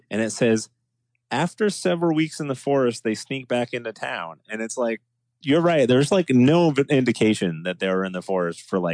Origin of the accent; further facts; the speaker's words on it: United States; Trust me, I'm an American and I love our country and our flag